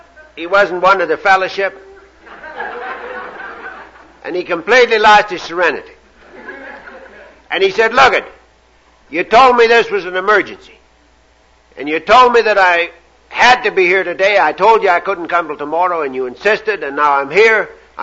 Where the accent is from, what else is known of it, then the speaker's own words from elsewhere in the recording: Canada; But I'm your Canadian speaker, and I guess I better get on with it.